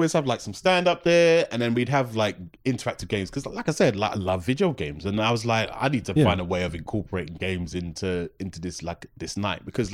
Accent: London, United Kingdom; mainly because I'm from London

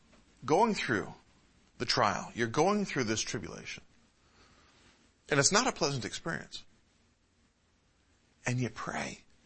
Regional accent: Midwest, United States; I grew up in the Midwest.

